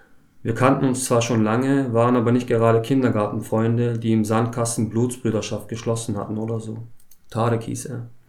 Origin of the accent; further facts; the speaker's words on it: Heilbronn, Baden-Württemberg, Germany; Ich komme aus Heilbronn, bin zum ersten Mal in Kiel heute und freue mich sehr, hier zu sein.